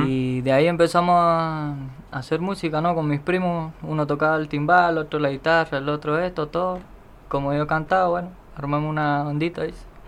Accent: Luján, Argentina; Soy de Luján

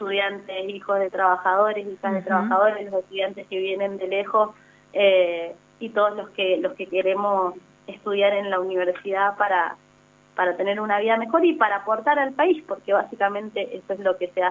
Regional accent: San Carlos, Mendoza, Argentina; las estudiantes que venimos del interior de la provincia, yo particularmente soy de San Carlos

